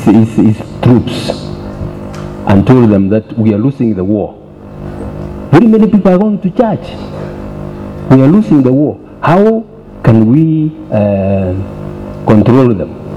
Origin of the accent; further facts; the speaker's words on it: Kenya; I'm a Kenyan. I wanted everybody to know that I am a Kenyan.